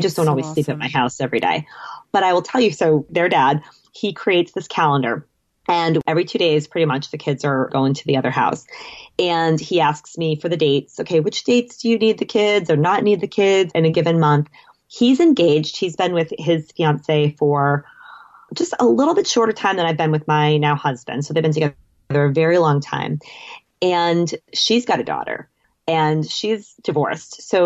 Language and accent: English; Boston, Massachusetts, United States; now in New York, United States; I'm from the Boston area. My kid's dad is from New York. We were living in New York.